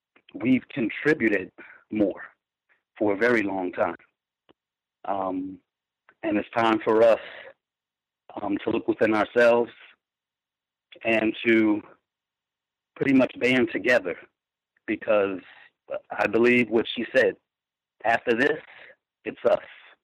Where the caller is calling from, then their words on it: Delaware, United States; I'm 302 from Delaware.